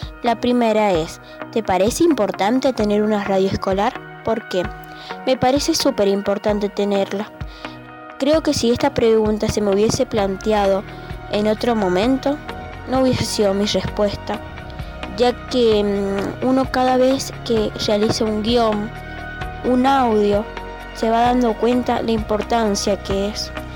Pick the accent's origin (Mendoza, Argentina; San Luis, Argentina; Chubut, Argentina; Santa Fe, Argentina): Mendoza, Argentina; Lavalle; estudiante de la Escuela 485 Elena Elvira y Macio de Cabañola, de La Valle, provincia de Mendoza.